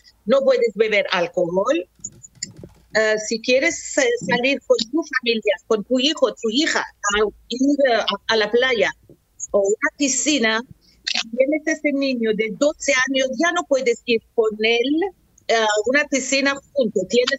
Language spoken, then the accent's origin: Spanish; Iran; moved away; Tuve que salir de Irán por la situación de total de las mujeres y de todas las personas que vivíamos entonces en Irán, no estábamos contentos y ahora tampoco. Así que tuve que salir de Irán.